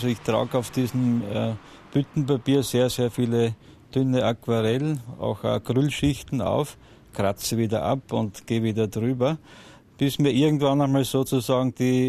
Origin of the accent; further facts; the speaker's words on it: Unterrabnitz, Burgenland, Austria; die mittelburgenländische Landschaft, wo ich herkomme, Unterrabnitz, Sonnenschein, Regen, alles haben wir ja da.